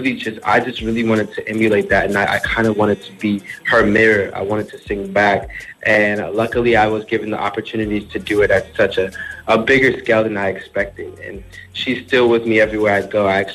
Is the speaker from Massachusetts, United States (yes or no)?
no; El Paso, Texas, United States; I definitely say I'm from El Paso.